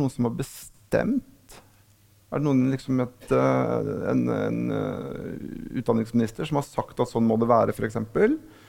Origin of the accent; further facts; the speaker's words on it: Lillehammer, Innlandet, Norway; som er lokalavisa hjemme på Lillehammer